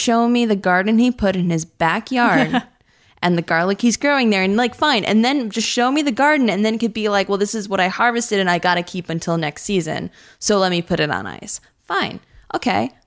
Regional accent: New Jersey, United States; I grew up in Jersey.

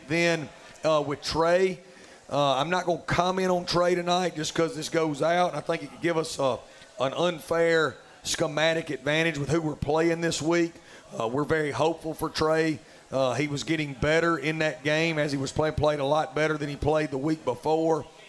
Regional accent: Amory, Mississippi, United States; I love Amory. I'm glad I'm from Amory. You couldn't pay me $1 million to move back home.

